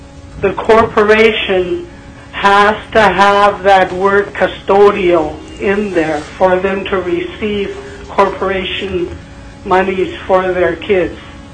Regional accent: Fairbanks, Alaska, United States; I'm from Fairbanks.

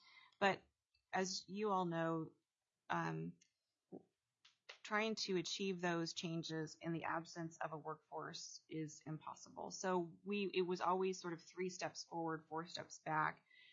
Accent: Alaska, United States; I was shocked coming from Southeast to see that folks on the rail belt are paying more than 20 cents a kilowatt hour.

